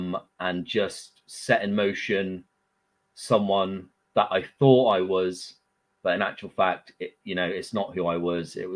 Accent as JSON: {"language": "English", "town": "Weston-super-Mare", "region": "South West England", "country": "United Kingdom", "tie": "born or raised there", "said": "I grew up in Western Supermare. Living on a council estate called Milton Brow"}